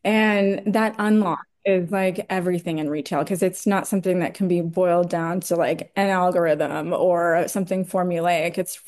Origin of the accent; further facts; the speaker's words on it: Eugene, Oregon, United States; also born or lived in Los Angeles; I was born in Los Angeles, but then grew up in Eugene, Oregon.